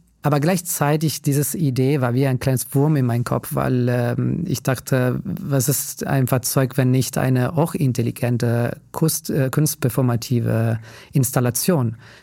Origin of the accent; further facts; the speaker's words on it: Italy; German is a second language; moved away as an adult; now in Germany; Ich komme aus Italien, aus einem kleinen Dorf. Dort bin ich geboren und groß geworden.